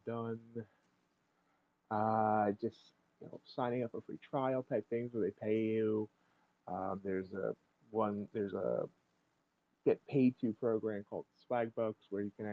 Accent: Pennsylvania, United States; born there; I was born in Eastern Pennsylvania. But right now I'm living in the land of corn and soybeans right in central Illinois.

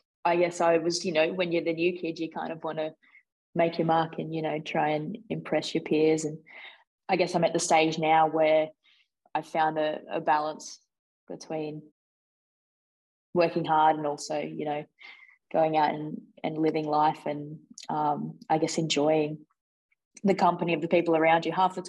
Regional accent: Launceston, Tasmania, Australia; I grew up in Launceston, and to play cricket you had to be in Hobart.

